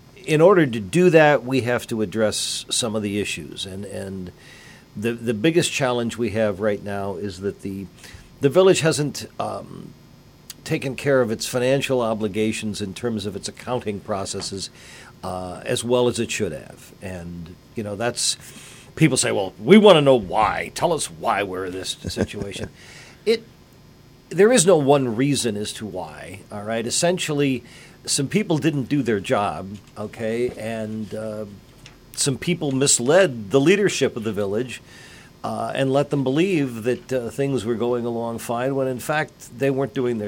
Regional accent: Rotterdam, New York, United States; I was born and raised in a small town. I was born and raised in Rotterdam.

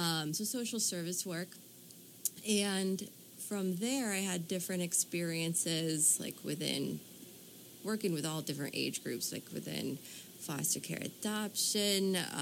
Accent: Utica, New York, United States; also born or lived in Old Forge; I'm from Utica, New York, initially.

